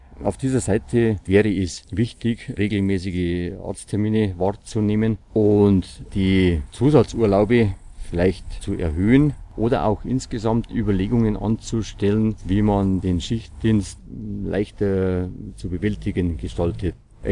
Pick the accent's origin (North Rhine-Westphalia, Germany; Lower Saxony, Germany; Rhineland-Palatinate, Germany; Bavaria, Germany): Bavaria, Germany; Wir in Bayern sind noch die einzigen, die die grüne Polizeiuniform tragen.